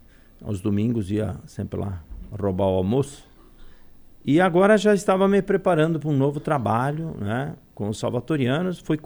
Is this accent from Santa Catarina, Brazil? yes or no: yes; Santa Catarina, Brazil; como eu sou catarinense, normalmente nas férias eu sempre dou uma passadinha em Camboriú, né, Itapema, tenho amigos em Florianópolis